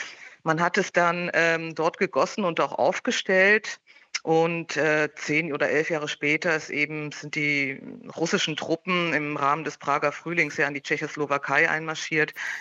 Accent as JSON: {"language": "German", "town": "Trier", "region": "Rhineland-Palatinate", "country": "Germany", "tie": "born there", "said": "Ja, ich komme ja zufällig aus Trier. Also ich bin in Trier geboren tatsächlich, habe aber lange nicht mehr dort gelebt"}